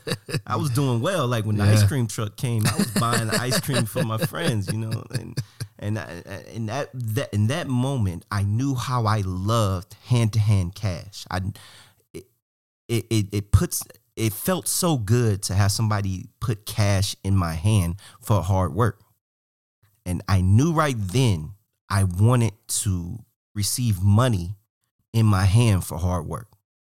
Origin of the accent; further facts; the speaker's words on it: Cleveland, Ohio, United States; When we talk about who I am, I grew up in Cleveland, Ohio.